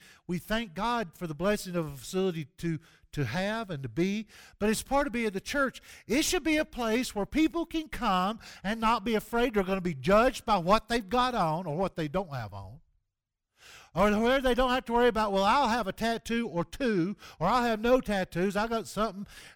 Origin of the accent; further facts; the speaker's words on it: Southeast, United States; But I was raised in the Baptist church in the Southeast, took to church every Sunday